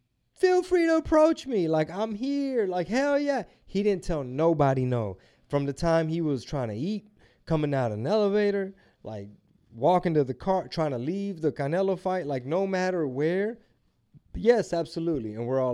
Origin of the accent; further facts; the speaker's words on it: Houston, Texas, United States; I'm from Houston.